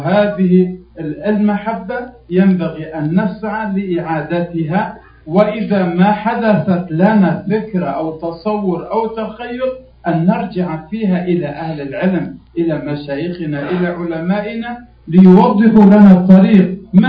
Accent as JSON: {"language": "Arabic", "region": "Aleppo Governorate", "country": "Syria", "said": "أنا كردي من أكراد سوريا، مفتي منطقة عفرين."}